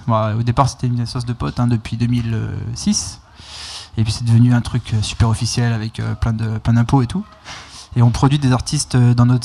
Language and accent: French; Brittany, France; parce que je suis breton